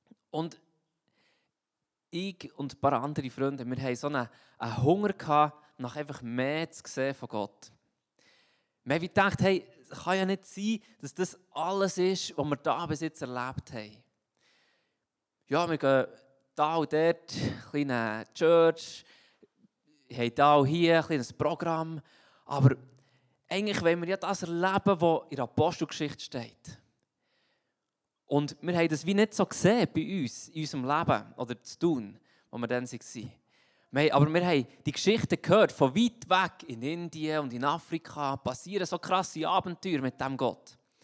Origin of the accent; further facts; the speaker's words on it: Thun, Bern, Switzerland; bin in Thun aufgewachsen, im Berner Oberland, haben wir auch ganz viele Berge.